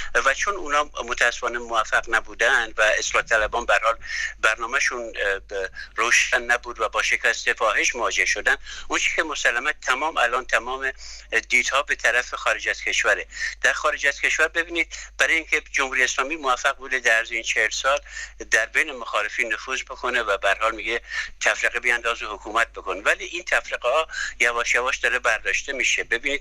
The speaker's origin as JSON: {"language": "Persian", "country": "Iran", "said": "وظیفه ما خود ما ایرانیام هست که یک آلترناتیوی به وجود بریم"}